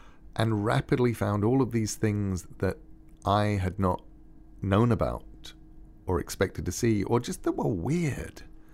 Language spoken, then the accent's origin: English; England, United Kingdom; now in United States; When I moved to America, being English, I thought I understood the cold.